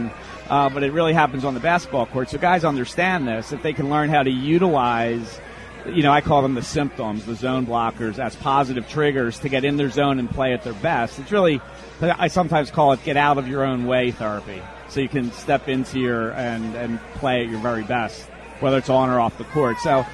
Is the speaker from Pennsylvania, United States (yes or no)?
yes; Philadelphia, Pennsylvania, United States; Well, I'm from Philadelphia. I played high school basketball in the Catholic League of LaSalle, and I played Division III at Albright.